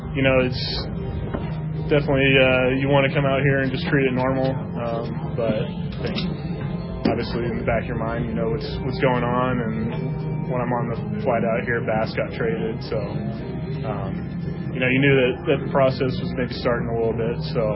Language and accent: English; Atlanta, Georgia, United States; Obviously, Atlanta is an amazing place, World Series champs, my hometown.